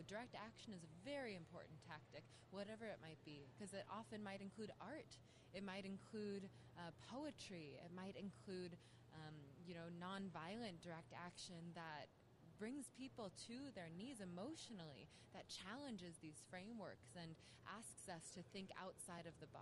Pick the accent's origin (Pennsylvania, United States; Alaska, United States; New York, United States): Alaska, United States; Anchorage; I'm a member of the Chuchiyang tribe of Dillingham, though my family is from Old Kijik Village in Lake Clark, and I was born and raised here in Dariyakak in our Dene'ina homelands of Anchorage.